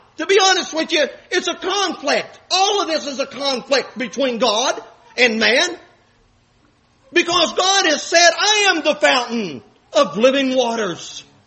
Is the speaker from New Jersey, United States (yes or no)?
no; West Virginia, United States; I'm from West Virginia. Mountaineers, pride of the state.